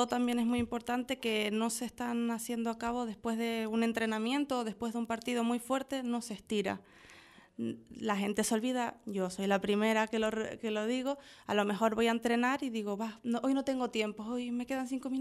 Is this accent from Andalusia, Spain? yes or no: no; Santa Cruz de Tenerife, Canary Islands, Spain; No, yo vengo de Santa Cruz.